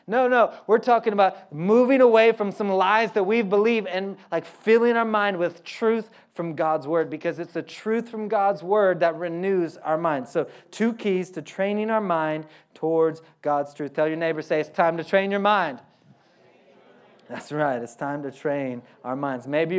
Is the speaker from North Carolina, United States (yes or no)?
no; Oklahoma, United States; I'm from Oklahoma, so stinking and thinking don't have a G.